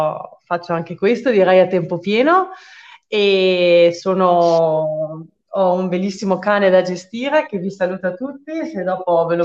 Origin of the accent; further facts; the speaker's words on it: Verona, Veneto, Italy; io sono di Verona, ho appena fatto 33 anni